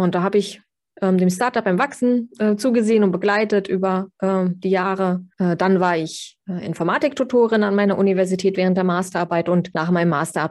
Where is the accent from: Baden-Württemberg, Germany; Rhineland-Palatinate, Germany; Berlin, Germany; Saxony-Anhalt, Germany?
Berlin, Germany; Ich komme ursprünglich aus Berlin, aber ich lebe und arbeite in Brandenburg und genieße demnach die neu gewonnene Ruhe außerhalb der Großstadt.